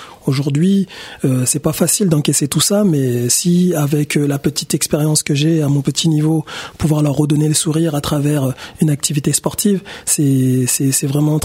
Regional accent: Garges-lès-Gonesse, Île-de-France, France; Je viens du quartier de la Muette à Garges-lès-Gonesse, classé actuellement en QPV, quartier prioritaire de la ville. Donc aujourd'hui, en grandissant, on a pu bénéficier d'énormément d'aide.

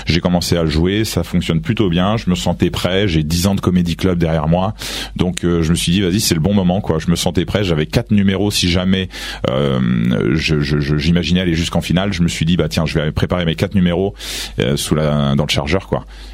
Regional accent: Chartres, Centre-Val de Loire, France; also born or lived in Paris; Moi, je suis originaire de Chartres, dans le 28, et ça fait 15 ans que j'habite à Paris.

